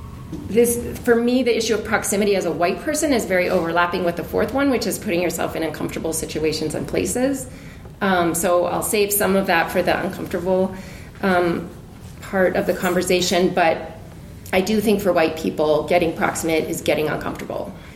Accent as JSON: {"language": "English", "town": "Missoula", "region": "Montana", "country": "United States", "tie": "born or raised there", "said": "I grew up in Missoula, and honestly, it was like living in a bubble."}